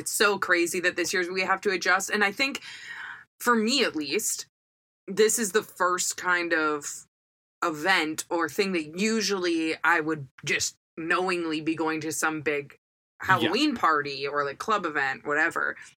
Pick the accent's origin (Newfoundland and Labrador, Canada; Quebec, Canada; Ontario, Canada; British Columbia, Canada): British Columbia, Canada; North Vancouver; we grew up in North Van, so it rains all the fucking time.